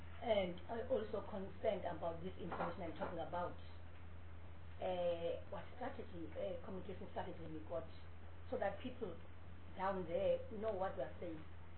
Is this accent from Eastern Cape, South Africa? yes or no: yes; Eastern Cape, South Africa; I come from the Eastern Cape, that's why.